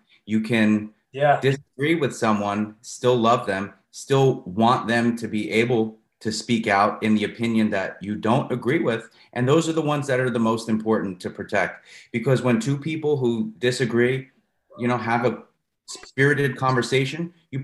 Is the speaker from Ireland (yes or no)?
no; United States; you're an American, I'm an American, I love you and I want the best for you